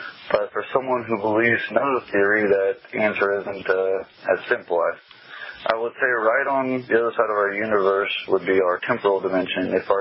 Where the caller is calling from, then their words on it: Combs, Illinois, United States; I'm calling from Combs, Illinois